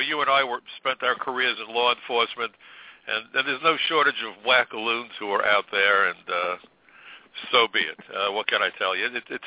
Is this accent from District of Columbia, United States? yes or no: no; New York, United States; As a New Yorker, we had a front row seat, tragically, to 9/11.